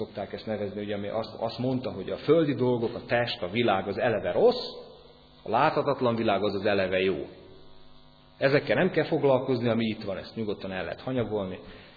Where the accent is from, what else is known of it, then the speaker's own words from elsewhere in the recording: Hungary; eszembe jutott ott az idegen földön, hogy én magyar vagyok